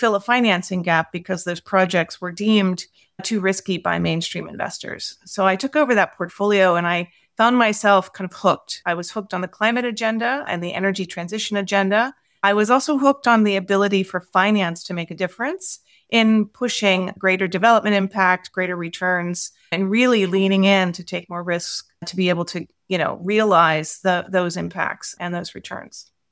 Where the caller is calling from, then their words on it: United States; I am calling from my home office outside of Washington, D.C.